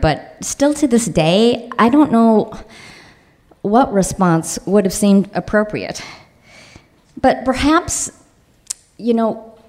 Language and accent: English; Highland Park, Illinois, United States; I grew up in Highland Park, Illinois, an all-Jewish suburb.